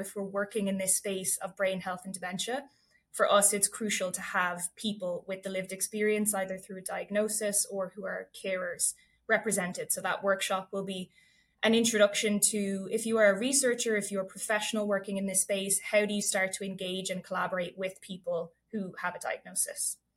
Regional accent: Ireland; now in Chicago, United States; I'm Irish. I went to the States. I'm based in Chicago now.

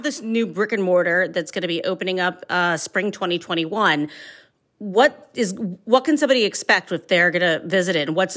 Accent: Ohio, United States; And I'm from Ohio. I love my home state

